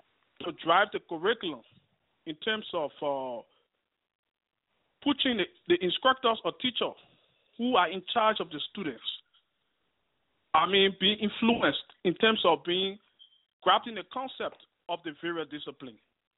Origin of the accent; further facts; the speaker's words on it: Minnesota, United States; from Minnesota.